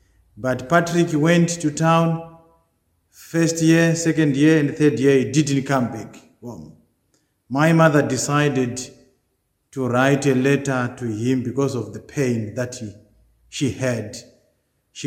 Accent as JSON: {"language": "English", "country": "Zimbabwe", "tie": "born or raised there", "said": "which reminds me of the way how I was raised up in Zimbabwe."}